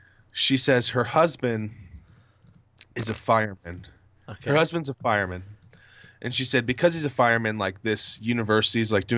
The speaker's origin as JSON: {"language": "English", "town": "Marion", "region": "Indiana", "country": "United States", "tie": "born or raised there", "lives_now": "Indianapolis, United States", "said": "I was in my hometown, Marion, which is about an hour north of Indy."}